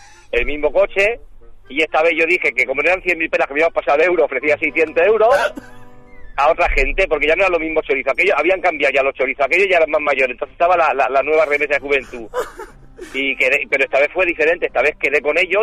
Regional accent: Catalonia, Spain; yo en el barrio que me crié fuera en la Catalana y la Mina

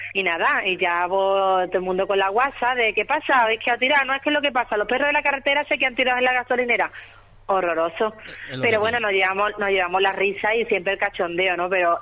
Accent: Spain; yo soy española a muerte, yo independentista, regionalista, nada.

